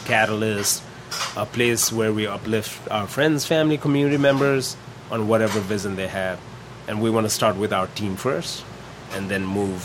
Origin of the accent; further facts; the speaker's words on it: Nepal; moved away as an adult; I'm an immigrant from Nepal. I came here when I was 18 for college